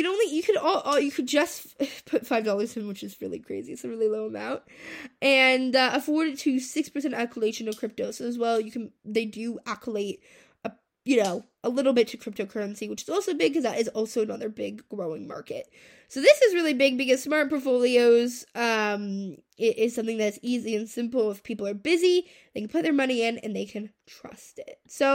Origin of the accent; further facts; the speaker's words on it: United States; now in Canada; I am American, but I live in Canada